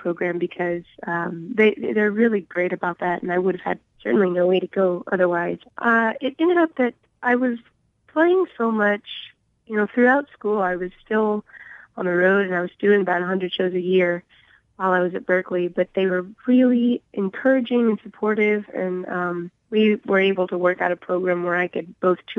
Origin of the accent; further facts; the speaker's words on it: Dallas, Texas, United States; also born or lived in Coppell; Yeah, I grew up in Dallas, and then my family and I grew up in Dallas and then Coppell, which is close to DFW Airport.